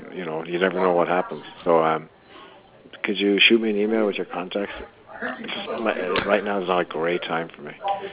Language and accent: English; Galway, Connacht, Ireland; now in San Francisco, United States; I am from San Francisco. Where the hell? I'm from Ireland, originally.